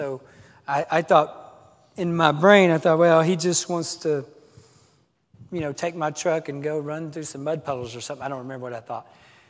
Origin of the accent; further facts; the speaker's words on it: Arkansas, United States; And I was, what in my culture growing up in Arkansas, we would have called a good old boy.